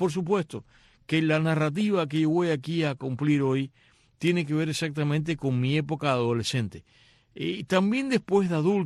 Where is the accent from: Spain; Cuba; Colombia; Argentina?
Cuba; Marianao, Havana; Ya en mi época de niño, allí en Marinao, a ver quién se acordará de esto, había un cine que ya estaba clausurado